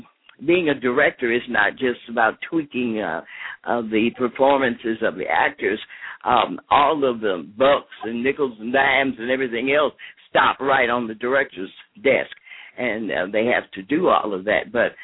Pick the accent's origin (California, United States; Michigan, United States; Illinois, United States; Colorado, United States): Illinois, United States; Chicago; also born or lived in Texas; because I grew up on the south side of Chicago. Even though I was born in Texas, but from third grade through high school, I was in Chicago on the south side.